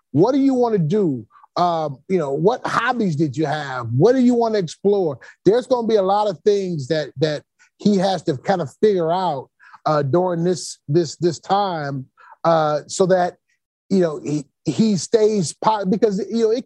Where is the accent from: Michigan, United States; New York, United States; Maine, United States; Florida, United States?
Michigan, United States; Detroit; I was coming back to Detroit where I was from.